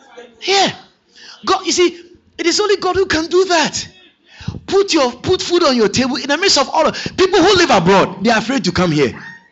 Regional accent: Ghana; I was born, I grew up in Africa, I grew up in Ghana

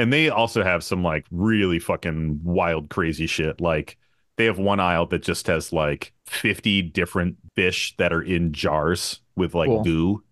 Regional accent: East Coast, United States; Y'all, I'm from the East Coast. I fucking butcher words a lot.

